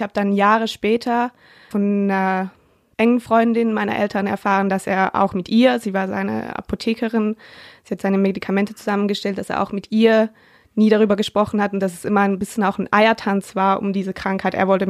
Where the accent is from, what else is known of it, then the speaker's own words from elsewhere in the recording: Switzerland; Ich komme ja aus der Schweiz und da geht man jedes Jahr ins Skilager.